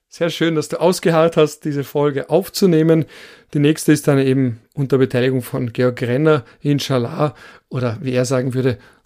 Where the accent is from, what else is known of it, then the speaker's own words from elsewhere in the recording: Vienna, Austria; ich als Wiener Prolo habe nicht gewusst, wie wichtig die Militärmusik ist.